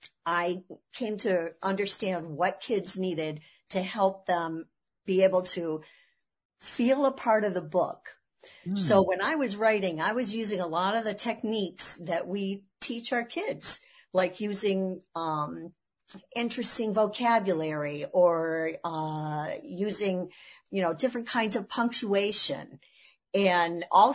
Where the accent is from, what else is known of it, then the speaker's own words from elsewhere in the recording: Ohio, United States; Well, it wasn't anything that we have, but I grew up in Ohio.